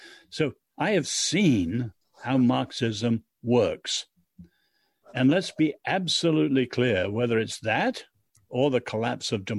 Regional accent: China; You know, as I said, I grew up in China.

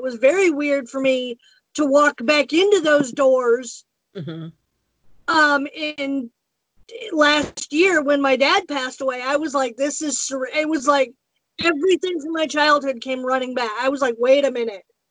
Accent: Pennsylvania, United States; I live in Harrisville, Pennsylvania, which is about 45 minutes away from my hometown. We're 45 minutes south of my hometown.

